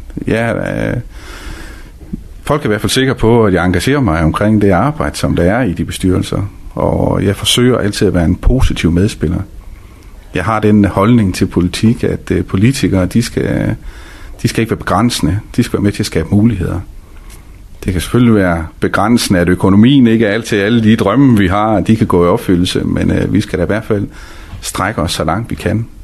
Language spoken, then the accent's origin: Danish; Frederikshavn, North Denmark Region, Denmark; jeg er jo en Frederikshavner-dreng, som er flyttet til Skagen Kommune her for en del år siden. Jeg boede hele mit liv i Frederikshavn indtil 98, hvor vi flyttede til... Nej, undskyld, for 97, hvor vi flyttede til Aalbæk.